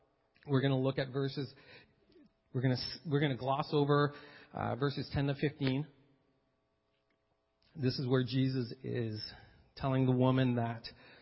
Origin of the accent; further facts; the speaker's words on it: Canada; I know we're Canadian.